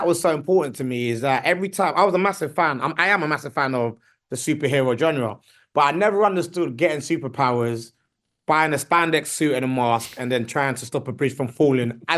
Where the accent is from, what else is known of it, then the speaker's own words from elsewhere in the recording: Nigeria; No, I feel like that with Nigeria plays because I'm Nigerian as well.